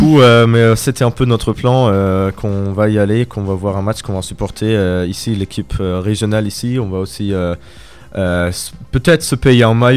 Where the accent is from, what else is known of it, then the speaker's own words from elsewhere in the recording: Nuremberg, Bavaria, Germany; French is a second language; J'ai un terrain de foot juste à 50 mètres de chez moi en Allemagne. Et j'ai surtout aussi toujours supporté mon équipe régionale, le RC FC Nürnberg.